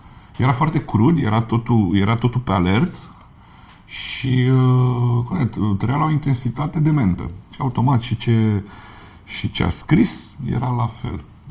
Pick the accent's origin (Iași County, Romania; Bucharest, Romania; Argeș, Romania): Bucharest, Romania; Eu, deși sunt din București, de multe ori m-am mai mutat cu chirie în centru și tot timpul pe lângă zona Amzii, sau chiar în piața Amzii